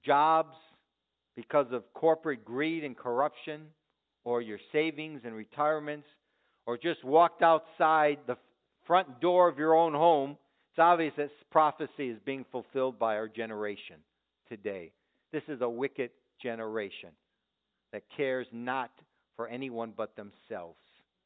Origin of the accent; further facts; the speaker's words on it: Chicago, Illinois, United States; moved away as an adult; You know, I grew up in Chicago, okay? I left Chicago when I was 18, and yes, there was always crime.